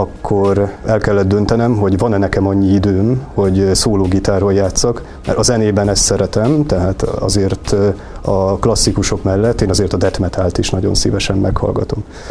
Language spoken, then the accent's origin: Hungarian; Balassagyarmat, Nógrád, Hungary; born there; now in Eger, Hungary; Ennek volt bemutatója a szülővárosomban is, ez Balassagyarmat, illetve itt Egerben is annak idején